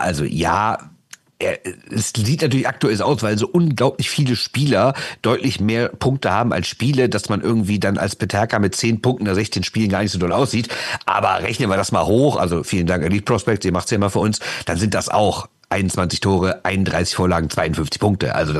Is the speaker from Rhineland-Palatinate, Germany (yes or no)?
no; Düsseldorf, North Rhine-Westphalia, Germany; kannst du mal aufhören, mir als Düsseldorfer die Japaner madig zu machen?